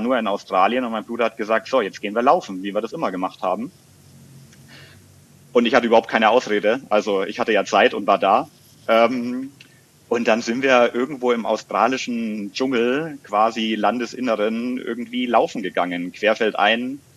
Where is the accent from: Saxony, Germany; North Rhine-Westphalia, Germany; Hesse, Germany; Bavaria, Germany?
Bavaria, Germany; Bayreuth; born there; now in Munich, Germany; bin 36 Jahre alt, gebürtig aus Bayreuth im schönen Oberfranken. Auch näher bekannt als die Geburtsstadt von Anne Haug, und lebe seit 2010 in München